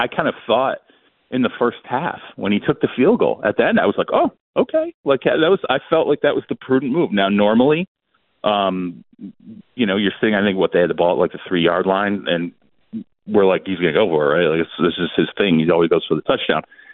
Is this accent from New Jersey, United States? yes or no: no; Michigan, United States; Joe, you and I, we're from Michigan. We know how rough that was for everybody in Michigan